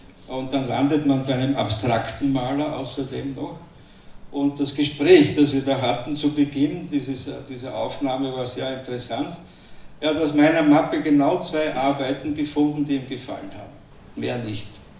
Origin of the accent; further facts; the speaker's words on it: Unterrabnitz, Burgenland, Austria; weil ich komme aus Unterrabnitz. Und Unterrabnitz ist ja das Mekka der bildenden Kunst des Mittelburgenlands, kann man sagen.